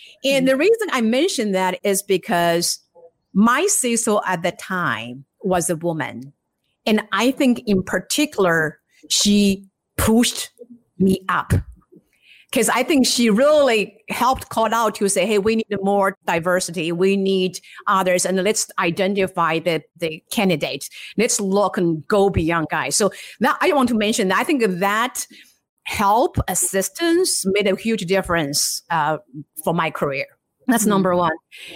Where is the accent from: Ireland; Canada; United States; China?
China; English is a second language; And that's a thing in China, well, in my hometown in particular.